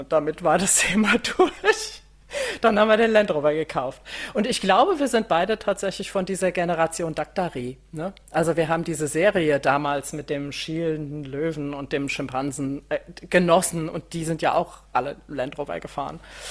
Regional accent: Gau-Algesheim, Rhineland-Palatinate, Germany; born there; Ich bin gebürtig aus Rheinhessen. Also da, wo der Rhein seinen Knick hat, sage ich immer. Kleines Örtchen heißt Gau-Algesheim, liegt grob zwischen Frankfurt und Koblenz. Dann ziemlich viel in der Welt rumgekommen.

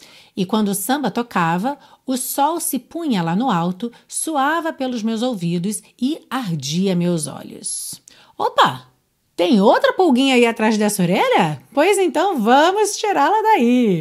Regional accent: Rio de Janeiro, Brazil; Sou carioca, todo mundo que mora no Rio de Janeiro já entendeu essa frase, né?

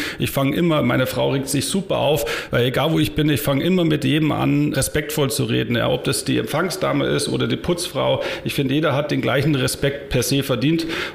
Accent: Dachau, Bavaria, Germany; also born or lived in Colombia / Ecuador / Venezuela; Ich bin in Dachau aufgewachsen oder geboren und dann mit meinem Vater

